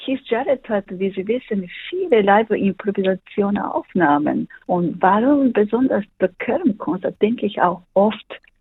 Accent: Japan; German is a second language; moved away as an adult; now in Germany; Ich habe in Karlsruhe an der Musikhochschule studiert. Ich bin 1996 aus Japan gekommen

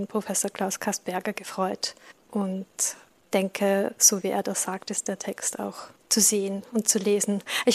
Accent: Upper Austria, Austria; born there; now in Vienna, Austria; ich bin geboren in Oberösterreich und lebe jetzt in Wien.

